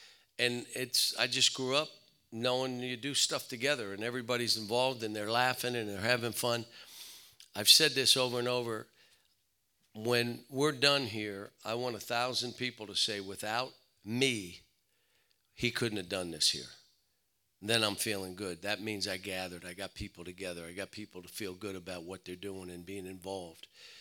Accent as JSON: {"language": "English", "town": "Pittsburgh", "region": "Pennsylvania", "country": "United States", "tie": "born or raised there", "said": "There were a group of coaches that when we grew up in Pittsburgh, you have Sean Miller, you have Archie Miller, you have myself."}